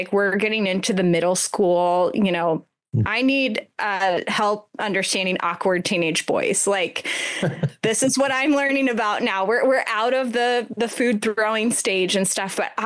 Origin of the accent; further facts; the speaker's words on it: Gladstone, Missouri, United States; now in Iowa, United States; I grew up in Gladstone.